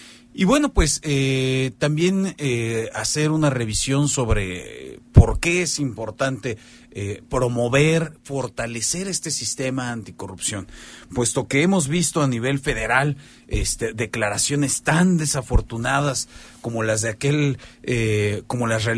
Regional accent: Mexico; me parece que es algo que no podemos aceptar como mexicanos

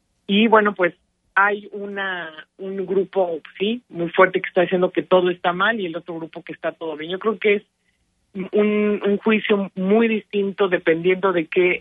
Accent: Mexico; Perdiendo como mexicanos en esta guerra y en esta polarización tan fuerte.

